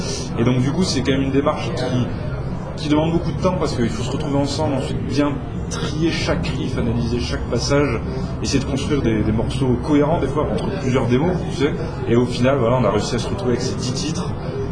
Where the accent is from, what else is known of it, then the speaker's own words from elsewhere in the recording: south of France, France; Voilà, donc on vient du sud de la France, tout est beau, il y a du Ricard.